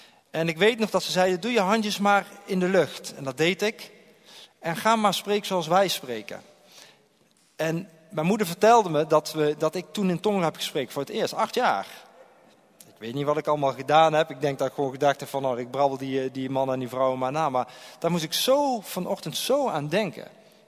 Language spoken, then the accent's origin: Dutch; Eindhoven, North Brabant, Netherlands; Ik wil me alvast excuseren voor mijn uitspraak. Ik kom uit Brabant, uit Eindhoven.